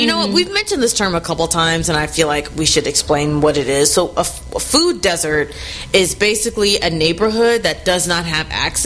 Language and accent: English; Houston, Texas, United States; also born or lived in Austin; Like, I'm from Houston, but I lived in Austin for almost a decade. Now I'm out here in the Bay Area.